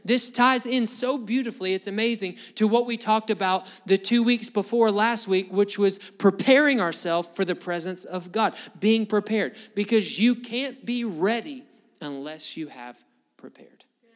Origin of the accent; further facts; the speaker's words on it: Alabama, United States; I'm probably butchering that, but I'm from Alabama, so I don't speak Greek.